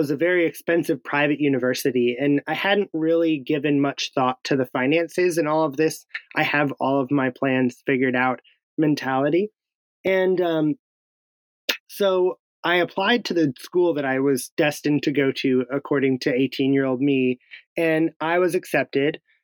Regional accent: Wisconsin, United States; because in my school, growing up in Wisconsin, we didn't talk about personal finance.

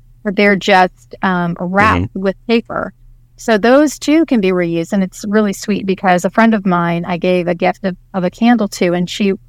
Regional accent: Midwest, United States; it's true to our heritage of who we are, where we grew up and being in the Midwest

